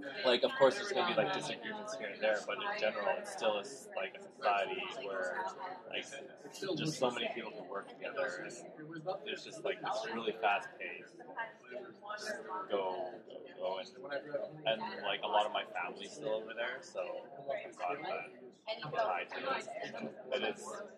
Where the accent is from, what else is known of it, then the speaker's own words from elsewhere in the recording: Hong Kong; born there; because I was born in Hong Kong.